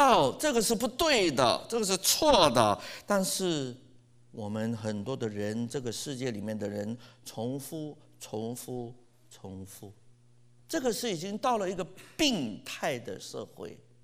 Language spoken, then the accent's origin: Chinese; China; 笑话我们中国人，什么土豪了，挥霍了